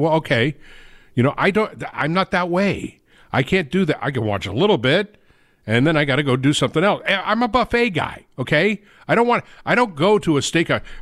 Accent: Atlanta, Georgia, United States; People my age, I grew up in Atlanta at a time where there was no such thing.

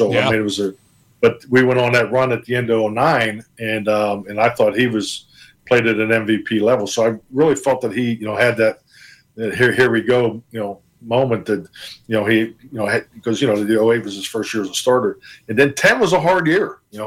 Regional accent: Pittsburgh, Pennsylvania, United States; And I think, you know, growing up in Pittsburgh, you know, you don't realize it until you leave there.

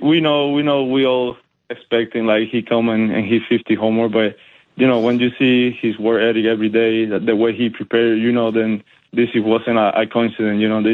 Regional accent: Cuba; Yeah, I mean, for sure, that was a great childhood for me. You know, watching all the city, loving the way my dad played baseball and the legend that he was for the whole city

